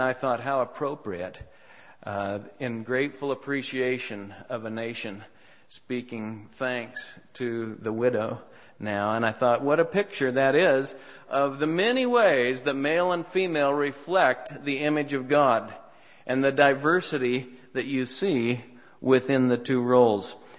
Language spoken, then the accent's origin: English; United States; those words that always grab my heart as an American and as one who is enjoying the benefits of freedom